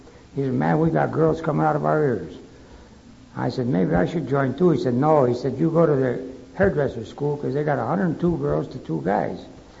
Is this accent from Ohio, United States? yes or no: yes; Cleveland, Ohio, United States; I came from Cleveland, which is a smokestack industry town.